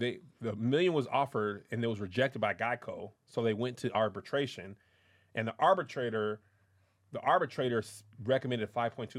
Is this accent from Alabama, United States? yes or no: no; El Paso, Texas, United States; I'm from El Paso, and I used to always think something like that would happen to me. They find out I was from El Paso.